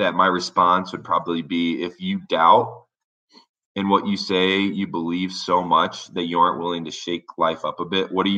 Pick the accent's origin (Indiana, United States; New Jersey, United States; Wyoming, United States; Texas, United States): Indiana, United States; Warsaw; And so I've been here and in LA a lot. And I grew up in Indiana.